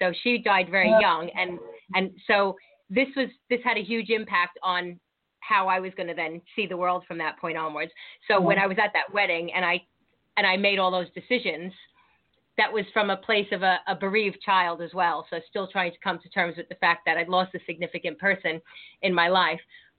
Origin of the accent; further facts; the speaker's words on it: Long Island, New York, United States; moved away as an adult; now in England; I hail from Long Island, New York, and I spent 19 years of my life there, and I moved over here when I was just after I turned 20, I moved here